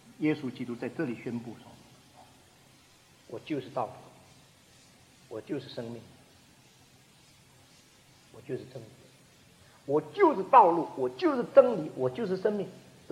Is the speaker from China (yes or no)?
yes; China; 我们中国人讲道很像道，道。